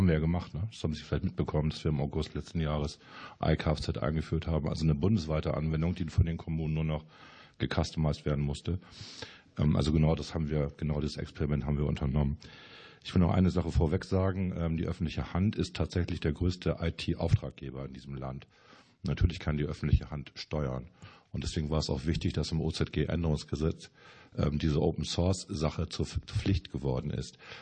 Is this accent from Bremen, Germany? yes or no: yes; Bremen, Germany; Wir sind ja Bremer